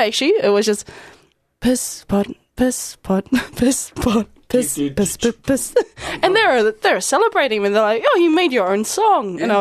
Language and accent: English; Papatoetoe, Auckland, New Zealand; Oh, I grew up just down the road in Papatoi, so just a stone throw's away.